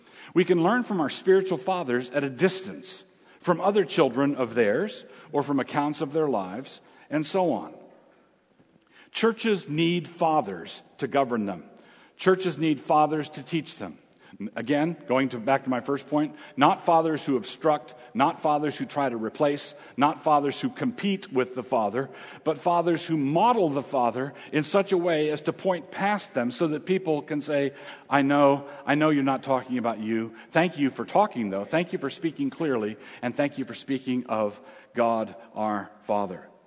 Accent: Annapolis, Maryland, United States; I grew up in Annapolis, Maryland, and my folks were friends with Corrie ten Boom, and they brought her one time to Annapolis to speak.

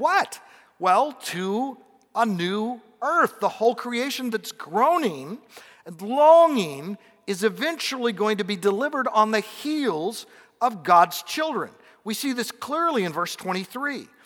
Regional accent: Pacific Northwest, United States; I'm from the Pacific Northwest, and we think there that trees have souls

